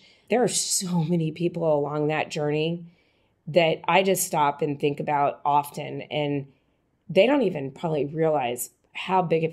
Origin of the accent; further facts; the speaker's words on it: Miami, Florida, United States; Growing up in Miami, I was still born into a family that was a Southern family. My family was from Kentucky, but we lived in Miami